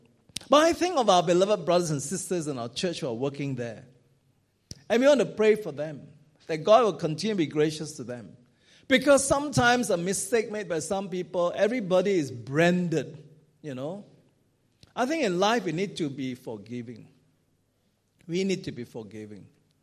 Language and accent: English; Singapore; I'm speaking as a Singaporean